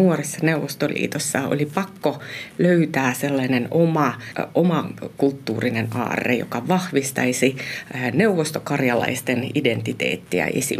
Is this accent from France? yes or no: no; Republic of Karelia, Russia; Ja mä muistan itse, kun olin kouluaikoina, meillä vietettiin ja vietetään edelleen siellä Karjalan tasavallassa Kalevalan päivää, niin totta kai mekin luettiin näitä alkusanoja.